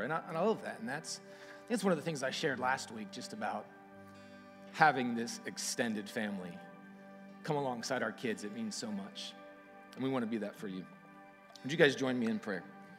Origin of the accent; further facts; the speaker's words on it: Texas, United States; moved away as an adult; now in Florida, United States; first time relocating from my home state of Texas, but from the first time I stepped in Kairos, I felt like I had a true new home in Florida